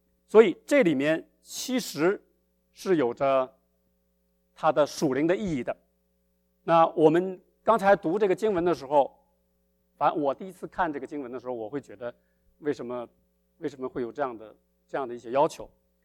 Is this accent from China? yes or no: yes; China; 那就是我们中国人经常说的